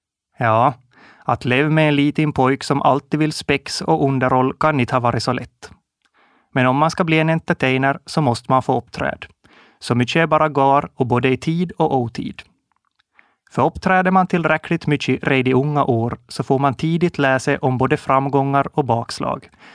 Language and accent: Swedish; Komosan, Ostrobothnia, Finland; Jag är född och uppvuxen i Komosan, en liten by som ligger i Österbotten, ungefär mitt i mellan Jakobstad och Vasa. Jag är 27 år gammal